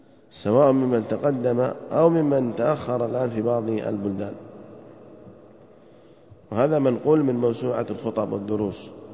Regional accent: Yemen; وفي بعض القرى والأماكن في بلادنا اليمن

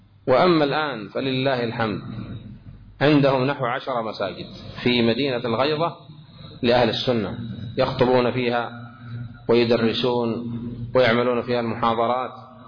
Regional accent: Aden, Yemen; ويقع عندنا في عدن وفي غيرها

